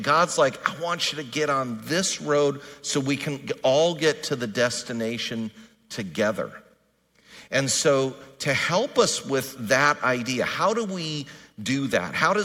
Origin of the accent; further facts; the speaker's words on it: California, United States; It made me think about when I was growing up here. I grew up in the South Bay in the 70s and 80s.